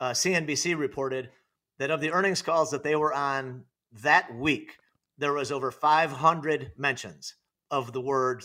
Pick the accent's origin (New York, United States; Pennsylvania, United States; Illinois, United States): Illinois, United States; Naperville; moved away as an adult; I'm from, I grew up in Illinois, great town of Naperville, Illinois, Northern Illinois. And that's where I spent most of my life until 2011, when me and my wife moved to Arizona.